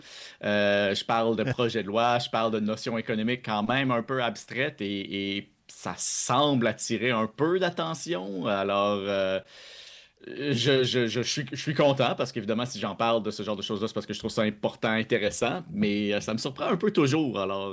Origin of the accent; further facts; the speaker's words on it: Sainte-Pétronille, Quebec, Canada; Je viens de Québec, j'ai grandi à Sainte-Pétronille de l'île d'Orléans. J'ai fait mon primaire, secondaire, cégep, premier programme d'université à Québec.